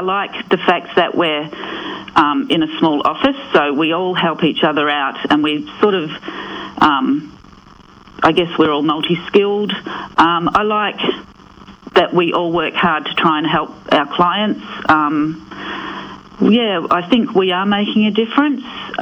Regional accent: Perth, Western Australia, Australia; now in Albany, Australia; No. I come from Perth.

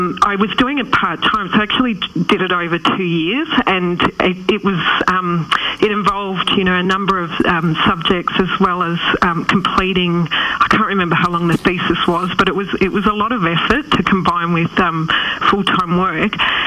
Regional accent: Melbourne, Victoria, Australia; I'm originally from Melbourne. I actually did my law degree at a few universities around the country though, but I did work as a lawyer at Victoria Legal Aid

